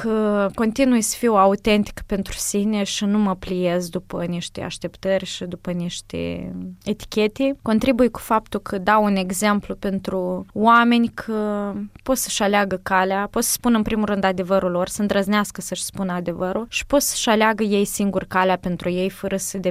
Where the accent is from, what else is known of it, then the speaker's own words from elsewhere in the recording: Pepeni, Sîngerei District, Moldova; Dar eu nu sunt din Chișinău. Eu sunt din satul Pepeni.